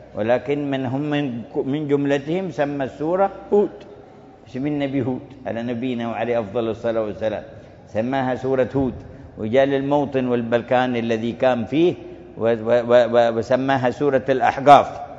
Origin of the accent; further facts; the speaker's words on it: Hadhramaut, Yemen; وعندنا في حضرموت في شعبان زيارة النبي